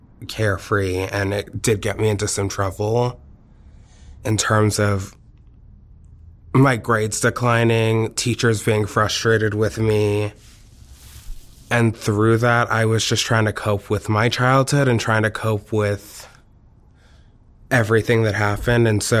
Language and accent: English; Spokane, Washington, United States; I grew up in Spokane, Washington. I always say, if you haven't gone, don't go. I would say it's a mid-sized town, and everybody kind of knows everybody in it.